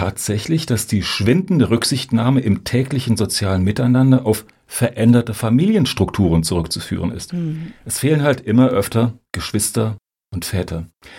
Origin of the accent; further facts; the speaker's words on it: Hamburg, Germany; Ich komme aus Hamburg. Die Stadt war lange Zeit der Standort der Musikindustrie in Mitteleuropa.